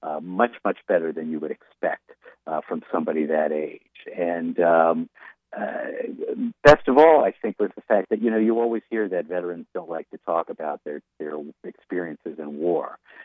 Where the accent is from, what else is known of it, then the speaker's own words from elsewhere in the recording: United States; no, je suis américain, no, I'm American